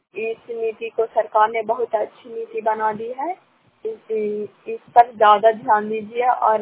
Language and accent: Hindi; San, Bihar, India; ग्राम सान पंचायत सान प्रखंड करापसरा जिला नालंदा के निवासी हूँ।